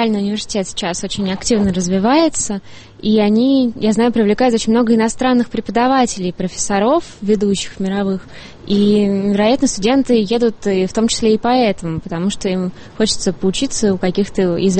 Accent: Moscow, Russia; я родилась в Москве, и я закончила здесь школу

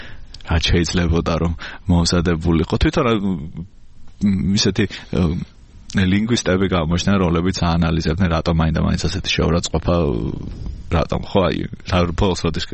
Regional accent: Tbilisi, Georgia; იმ პერიოდში თბილისში, ასე მე გავიზარდე.

